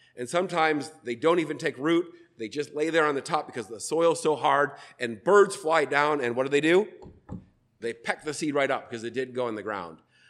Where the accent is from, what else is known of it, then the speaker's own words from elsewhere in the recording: Detroit, Michigan, United States; I grew up around Detroit, and so I don't take it for granted that everyone has planted in dirt.